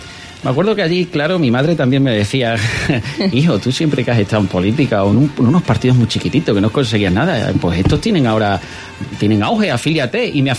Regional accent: Badajoz, Extremadura, Spain; yo soy de Badajoz por los cuatro costados

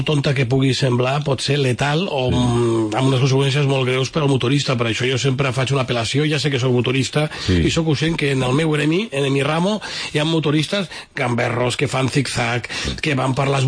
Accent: Barcelona, Catalonia, Spain; que ens fa tenir por i un cert patiment envers el nostre futur com a barcelonins i com a ciutat

